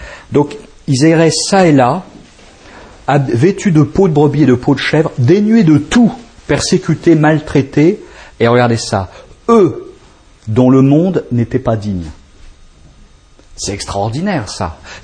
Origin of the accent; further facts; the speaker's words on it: France; born there; Pourquoi je suis né en France ? Bah voilà, Dieu a voulu. Pourquoi je suis né à... Je vis à Paris ?